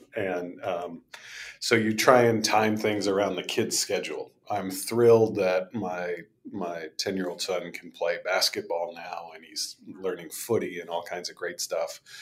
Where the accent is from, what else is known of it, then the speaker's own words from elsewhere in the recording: San Francisco, California, United States; moved away as an adult; also born or lived in New York; now in Melbourne, Australia; Who's my wife, and so I live in Melbourne now. I'm originally from, or we came from San Francisco. A lot of people think of me as a New Yorker, though.